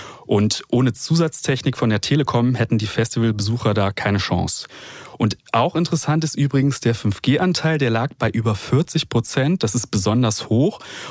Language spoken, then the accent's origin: German; Berlin, Germany; das ist für mich als Berliner besonders praktisch und auch ohne Campen möglich